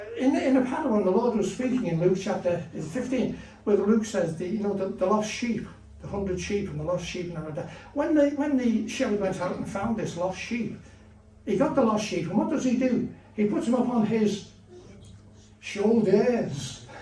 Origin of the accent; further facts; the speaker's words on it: Birkenhead, North West England, United Kingdom; I was brought up in Emmanuel in Birkenhead as a Christian, young Christian, and they were known as the holiness people.